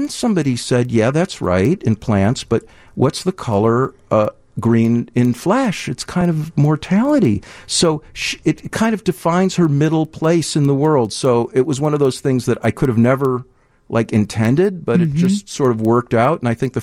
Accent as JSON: {"language": "English", "town": "Deerfield", "region": "Illinois", "country": "United States", "tie": "born or raised there", "lives_now": "Evanston, United States", "said": "I grew up in Deerfield. I live in Evanston"}